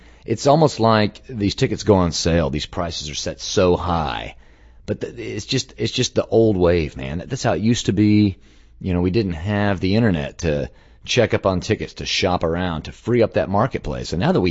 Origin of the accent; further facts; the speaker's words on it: Dallas, Texas, United States; You know, growing up in Dallas, I mean, you had to get those tickets day out, sold out in a day, man.